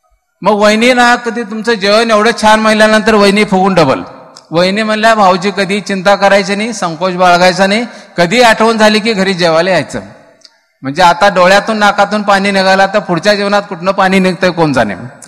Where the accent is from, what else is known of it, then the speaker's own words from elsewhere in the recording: Kolhapur, Maharashtra, India; proper आमचं गाव कोल्हापूर, आणि कोल्हापूरचे लोक आहेत ते थोडीशी तिखट जास्त खाणारे लोक